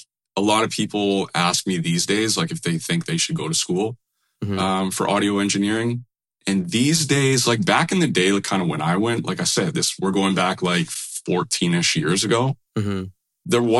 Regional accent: Winnipeg, Manitoba, Canada; because I grew up in Winnipeg and I moved here like just to kind of do that 1 year of school.

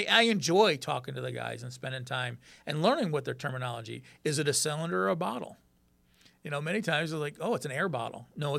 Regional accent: Michigan, United States; You know, I grew up in Michigan, but I wasn't involved back then.

